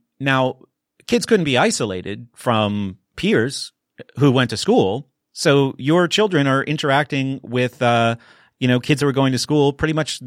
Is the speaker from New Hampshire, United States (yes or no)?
yes; New Hampshire, United States; like I grew up in New Hampshire and I worked a lot in that area as a teacher and a tutor.